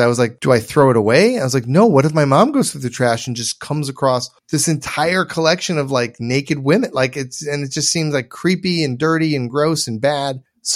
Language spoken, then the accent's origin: English; Michigan, United States; No, I grew up in Michigan.